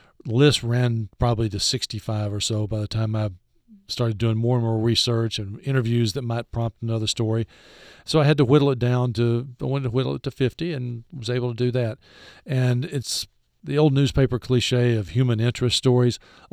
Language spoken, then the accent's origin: English; Chattanooga, Tennessee, United States; I grew up in Chattanooga and grew up as a kid going to baseball games there in the 60s with my parents.